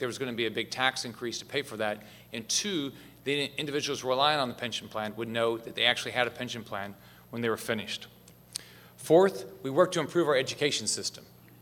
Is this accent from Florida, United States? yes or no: yes; Naples, Florida, United States; My hometown of Naples, it's really nice.